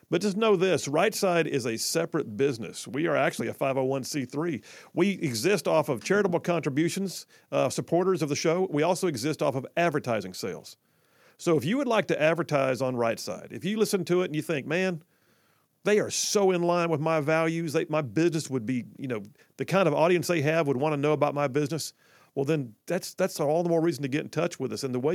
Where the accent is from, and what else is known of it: Huntsville, Alabama, United States